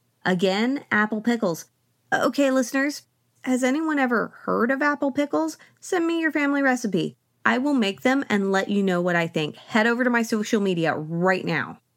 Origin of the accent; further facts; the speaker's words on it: Oklahoma, United States; As I've mentioned a few times, I grew up in Oklahoma on the land of the Ponca tribe